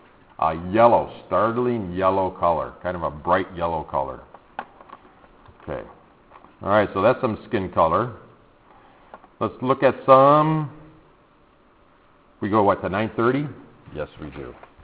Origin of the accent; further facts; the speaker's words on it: Illinois, United States; I know when I grew up in Illinois, there was a town that had a whole bunch of white squirrels.